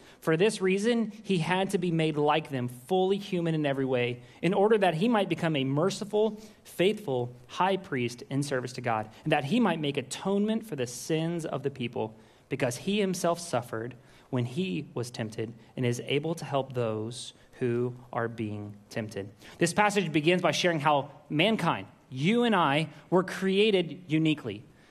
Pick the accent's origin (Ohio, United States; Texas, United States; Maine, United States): Texas, United States; Waco; Now, I grew up in Waco, Texas. I can take you to Waco, Texas. I was born and raised there. I lived half of my life there. I can take you there. I'm from there.